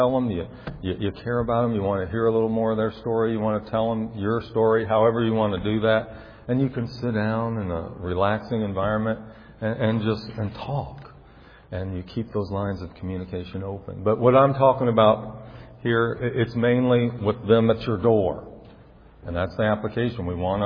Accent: the South, United States; now in Illinois, United States; But I grew up in the South, and I think I speak a little slow sometimes

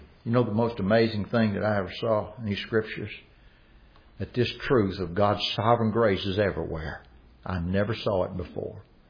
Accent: Louisiana, United States; Man, I grew up in Louisiana. My dad was from Mississippi. Was sort of from the South.

